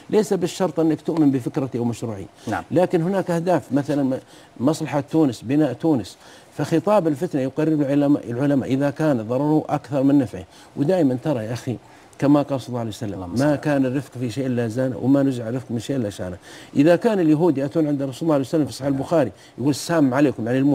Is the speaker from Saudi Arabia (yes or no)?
yes; Saudi Arabia; الواجب أن نكون على قدر المسؤولية، على درجة مسؤوليتنا من الحرمين من السعودية أن نمثل ديننا أحسن تمثيل.